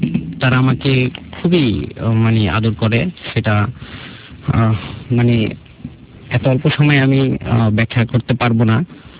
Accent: Chandpur, Chittagong Division, Bangladesh; born there; আমি আসলে জন্মগ্রহণ করেছিলাম আমার নানু বাড়িতে চাঁদপুরে।

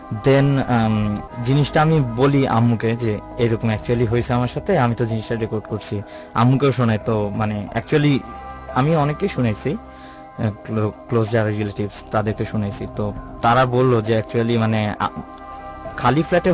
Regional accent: Rajshahi, Rajshahi Division, Bangladesh; দেন আমি আমার হোম টাউনে যাই রাজশাহীতে

